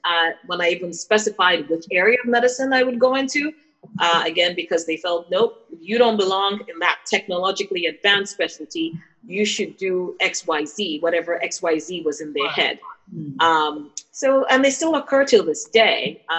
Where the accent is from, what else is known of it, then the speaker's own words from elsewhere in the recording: Nigeria; education was a fundamental thing in sort of the society in which I grew up in Nigeria.